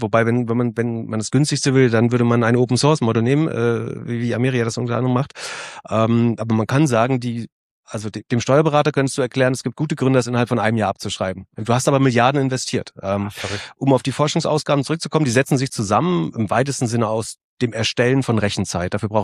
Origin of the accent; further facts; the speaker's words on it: Mecklenburg-Vorpommern, Germany; oben in meiner Heimat in Mecklenburg-Vorpommern, wo ständig Sonne scheint und die Windräder drehen.